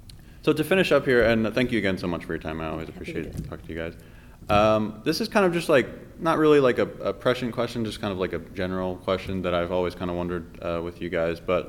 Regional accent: Reno, Nevada, United States; I always say that being born and raised in Reno, I was definitely a child of the commercial industry

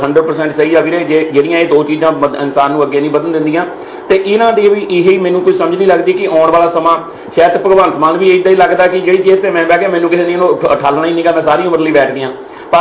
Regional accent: Punjab, India; moved away; ਮੈਂ ਜਲੰਧਰ ਡਿਸਟ੍ਰਿਕਟ ਤੋਂ ਬਿਲੋਂਗ ਕਰਦਾ

